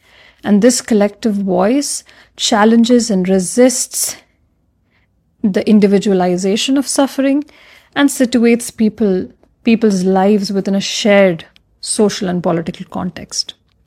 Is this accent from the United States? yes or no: no; India; As a Muslim woman myself, I was born and raised in India, and I have lived here all my life, worked, studied in different parts of the country, and I call India my home.